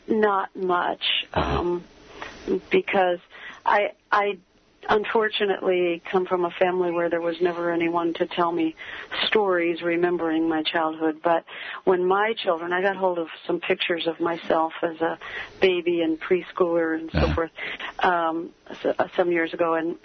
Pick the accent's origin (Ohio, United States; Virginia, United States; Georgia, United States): Ohio, United States; Toledo; because I grew up in Toledo, Ohio, and a resource classroom in a public school for blind children opened the year that I lost my sight